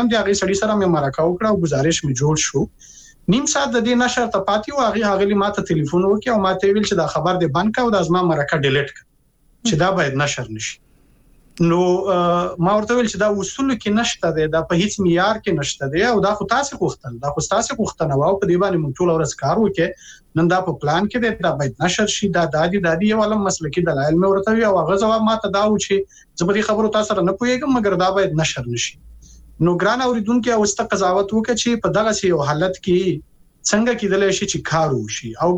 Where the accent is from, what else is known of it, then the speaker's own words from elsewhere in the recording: Afghanistan; زه افغان یم